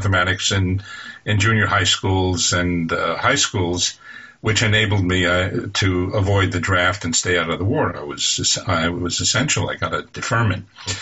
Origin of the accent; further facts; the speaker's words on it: New York, United States; I think that's growing up in the Catskills and being in, you know, in the entertainment, a world of entertainment in the summers